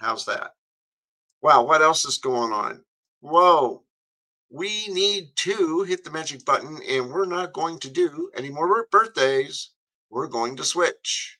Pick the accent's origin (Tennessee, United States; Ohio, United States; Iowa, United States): Ohio, United States; Greenville; born there; I was born in Greenville, Ohio in 1948, which makes me 77 years.